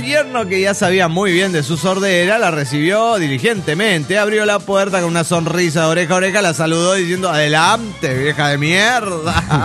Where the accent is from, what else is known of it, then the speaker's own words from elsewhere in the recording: Bolivia; de Bolivia.